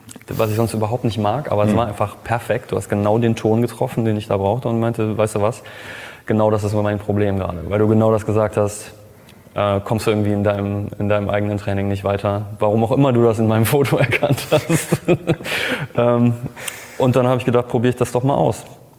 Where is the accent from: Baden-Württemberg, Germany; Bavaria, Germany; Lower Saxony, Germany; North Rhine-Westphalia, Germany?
North Rhine-Westphalia, Germany; Cologne; Ich bin Kölner